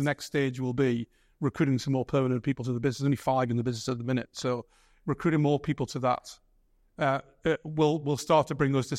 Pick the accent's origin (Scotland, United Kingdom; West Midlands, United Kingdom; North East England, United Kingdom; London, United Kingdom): North East England, United Kingdom; I'm a Geordie, and you know, we are quite honest